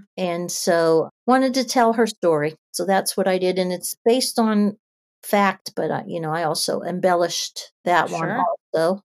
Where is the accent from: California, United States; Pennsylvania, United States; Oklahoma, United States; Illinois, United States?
Pennsylvania, United States; Pittsburgh; So I live in Virginia now, but, you know, I told you I grew up in Pittsburgh.